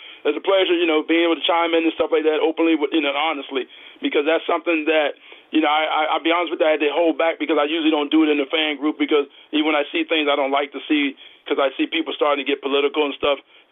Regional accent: United States; I'm not speaking only as a black man. I'm speaking as an American. I'm a veteran, disabled, all that.

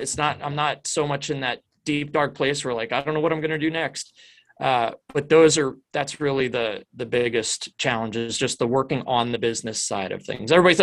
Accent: New Jersey, United States; now in North Carolina, United States; And I moved from New Jersey. I grew up in New Jersey and I moved to North Carolina in 2002.

